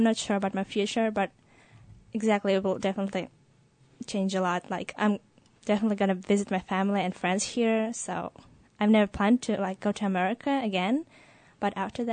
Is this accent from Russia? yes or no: yes; Russia; English is a second language; my teacher in Russia, she suggested me to take part in it.